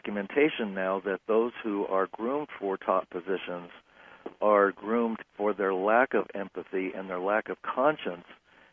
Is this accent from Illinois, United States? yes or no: no; Santa Barbara, California, United States; In Santa Barbara, California.